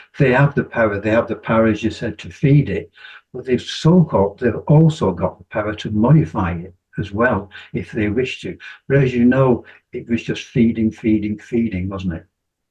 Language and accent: English; Leeds, Yorkshire and the Humber, United Kingdom; Again, I don't like coming back to it, but I'm from Leeds.